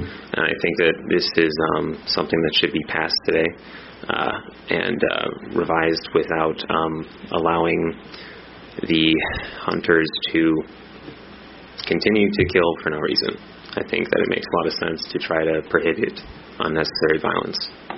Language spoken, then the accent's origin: English; Tempe, Arizona, United States; I'm from Tempe. I'm representing myself.